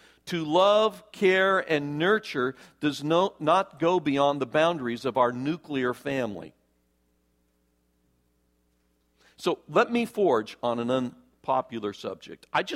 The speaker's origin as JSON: {"language": "English", "town": "Idaho Falls", "region": "Idaho", "country": "United States", "tie": "born or raised there", "said": "I grew up in Idaho Falls, where I was pretty isolated from the possibility of building friendships with peers."}